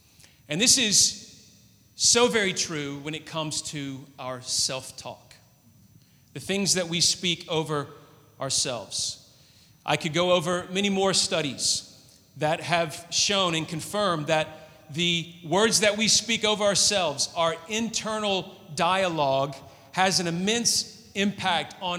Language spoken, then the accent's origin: English; Tennessee, United States; When I was 13 years old, we lived on some land. I grew up in Tennessee, and we had horses.